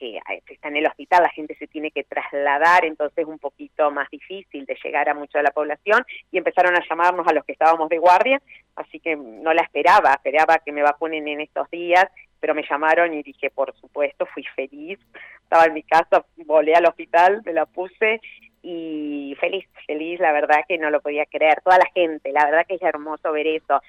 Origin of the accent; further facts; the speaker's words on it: Argentina; moved away as an adult; also born or lived in Spain; now in England, United Kingdom; me fui de Argentina hace 20 años, trabajé para Médicos Sin Fronteras, trabajé en España muchos años, vine a Inglaterra y bueno, y acá estoy.